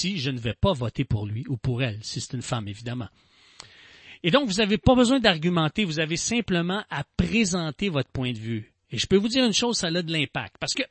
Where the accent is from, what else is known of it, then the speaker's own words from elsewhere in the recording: Montreal, Quebec, Canada; born there; Je suis un Québécois, je suis né à Montréal, je suis fier d'être Québécois, j'aime la langue française